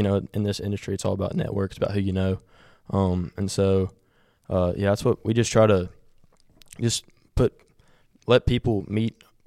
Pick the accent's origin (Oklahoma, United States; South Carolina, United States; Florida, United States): South Carolina, United States; Landrum; I'm actually from Landrum, South Carolina.